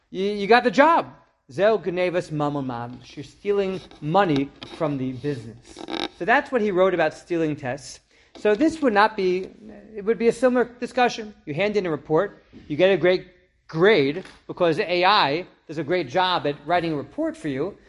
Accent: New Jersey, United States; I grew up in Jersey. We didn't have regions in Jersey, but in New York they have regions.

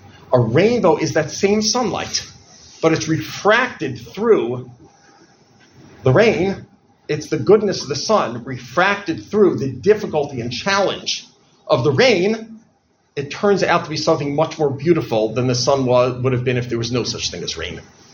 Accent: United States; even when I grew up in America, a cloudy day means like a sad time, a depressing time.

